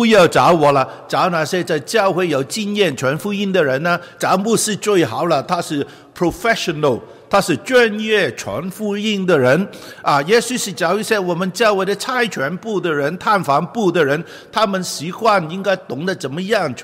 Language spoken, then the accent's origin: Chinese; Guangdong, China; 就是我们广东人说是身家清白